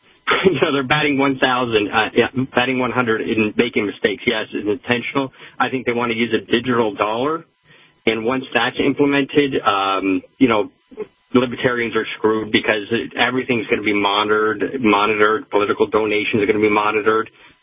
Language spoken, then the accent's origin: English; Canada; now in United States; I'm Canadian. I'm a Canadian citizen. I moved to the States to marry my beautiful wife.